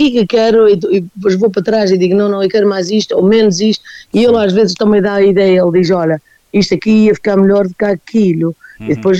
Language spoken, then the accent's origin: Portuguese; Azores, Portugal; aqui nos Açores, especialmente eu sou da Terceira